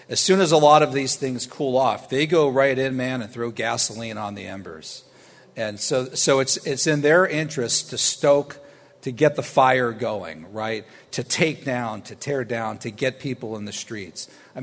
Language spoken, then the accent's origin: English; Pennsylvania, United States; I am from Pennsylvania, right?